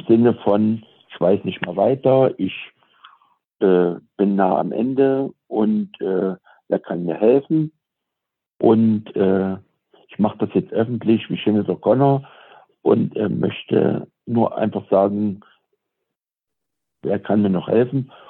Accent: Saxony, Germany; moved away as an adult; also born or lived in Eifel; Ja, ich bin also im Osten in Sachsen aufgewachsen, im Erzgebirge.

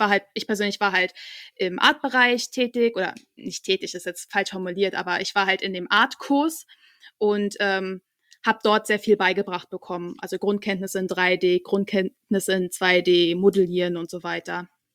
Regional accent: Berlin, Germany; Ich komme halt auch ursprünglich aus Berlin, so habe bis ich 23 war, glaube ich, bei meinen Eltern gewohnt

